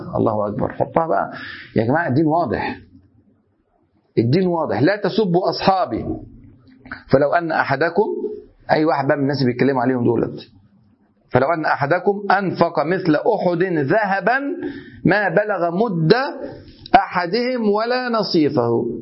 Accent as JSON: {"language": "Arabic", "country": "Egypt", "tie": "born there", "said": "انا مصري اتولدت في هذا البلد مسلم، ابويا وامي مسلمين وجدي مسلم"}